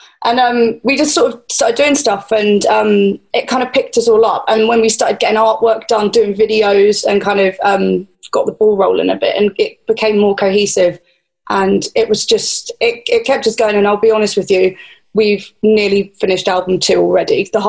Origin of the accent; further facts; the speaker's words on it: England, United Kingdom; I'm English, I have to moan.